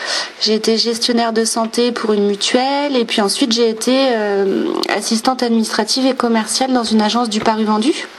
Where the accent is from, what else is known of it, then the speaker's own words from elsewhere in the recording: La Rochelle, Nouvelle-Aquitaine, France; Oui, c'est ça, je suis originaire de La Rochelle.